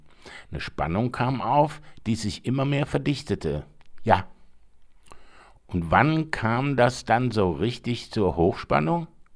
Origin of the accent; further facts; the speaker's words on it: Rostock, Mecklenburg-Vorpommern, Germany; also born or lived in Weimar; die Rostocker Gruppe, wo ich herkomme, Freunde aus der Abiturzeit, Freunde, die man dort hatte. Ich war dort in Kirchenkreisen, Friedensgottesdienste, die wir in Rostock hatten.